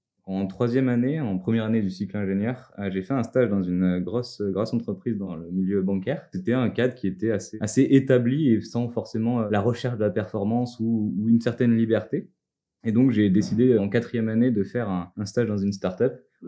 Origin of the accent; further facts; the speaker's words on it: Auvergne-Rhône-Alpes, France; 23 ans, je viens d'Ardèche